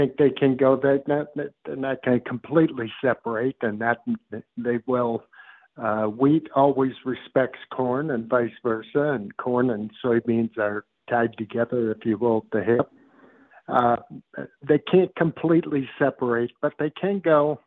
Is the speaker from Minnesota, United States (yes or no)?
yes; Minnesota, United States; the northwest part of my home state, Minnesota